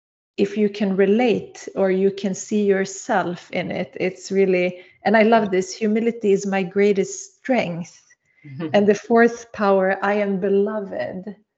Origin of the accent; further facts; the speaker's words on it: Sweden; first language Swedish; English is a second language; it's more my mother tongue since I grew up here